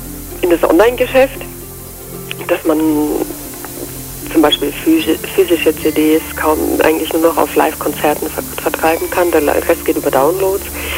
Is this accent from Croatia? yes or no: yes; Croatia; das ist halt auch sehr Kroatien verwandt, ich komme ja aus Kroatien und das fand ich dann sehr, sehr nett